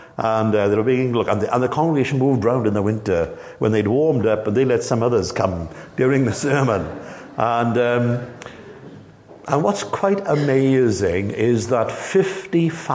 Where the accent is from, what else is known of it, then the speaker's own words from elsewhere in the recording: Clydach, Wales, United Kingdom; We're both from Clydach, from the village of Clydach.